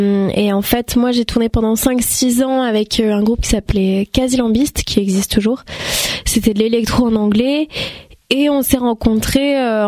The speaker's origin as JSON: {"language": "French", "country": "Vietnam", "tie": "born or raised there", "said": "Mon enfance au Vietnam, on va le retrouver peut-être dans mes futurs sons."}